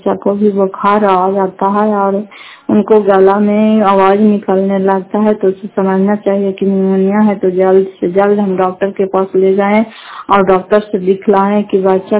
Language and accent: Hindi; Fatehpur, Bihar, India; घर फतेहपुर, पंचायत मकरौता, जिला नालंदा, करापसरा ब्लॉक की निवासी हूँ।